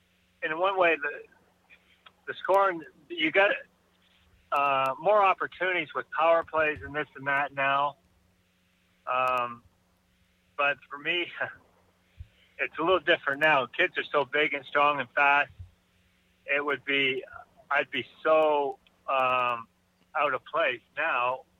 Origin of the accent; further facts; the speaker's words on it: Canada; You know, growing up in Canada, playing outdoors my whole life